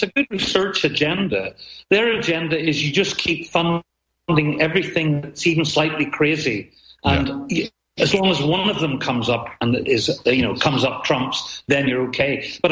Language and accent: English; Northern Ireland, United Kingdom; because I'm from Northern Ireland and we know about bomb disposal.